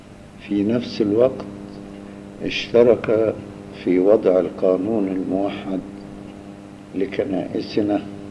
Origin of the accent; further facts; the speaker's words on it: Egypt; وفي خدمة بلادنا مصر وفي محبة وطننا العزيز،